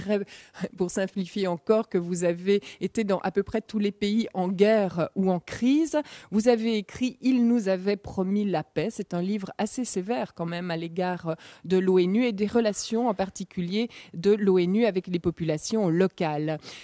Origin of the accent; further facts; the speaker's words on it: Switzerland; Vous savez, on pose des questions en tant que Suisse.